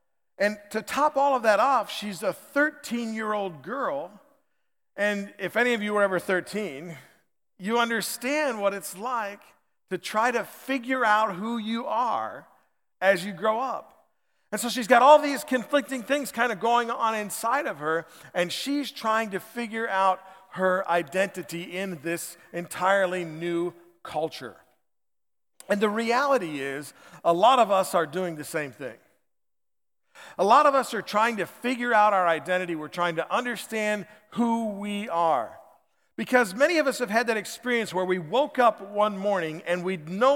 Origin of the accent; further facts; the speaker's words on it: United States; people in Australia said that my accent was too neutral to be from America.